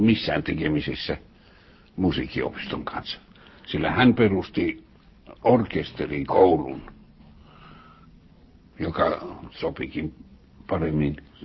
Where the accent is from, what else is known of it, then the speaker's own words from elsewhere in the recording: Kuopio, North Savo, Finland; now in Helsinki, Finland; minä tulin suorastaan kun Kuopiosta, kun ylioppilaaksi tulin